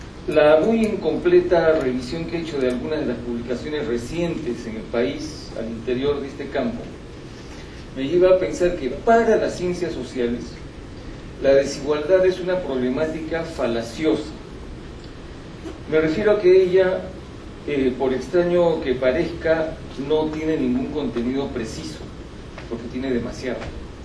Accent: Peru; Pero en una sociedad como la peruana, nuestras condiciones son marcadamente otras.

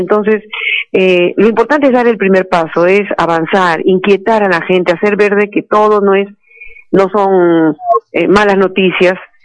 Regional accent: Peru; como mujer peruana, como mujer latinoamericana

